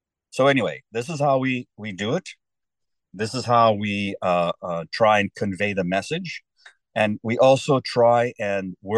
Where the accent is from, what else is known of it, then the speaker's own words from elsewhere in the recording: South Africa; because I am from South Africa originally. I lived through a lot of that movement from when I was born, so the late 50s, 60s.